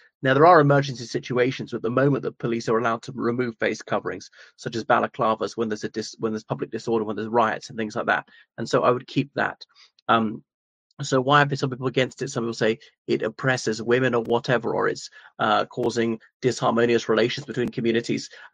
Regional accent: Ireland; from Ireland.

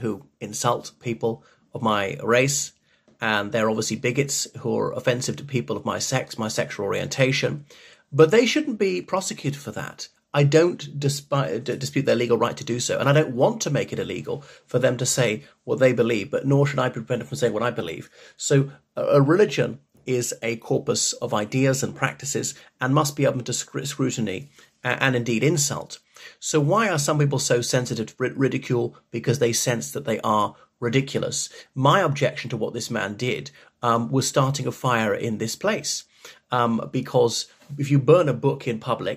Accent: Ireland; from Ireland.

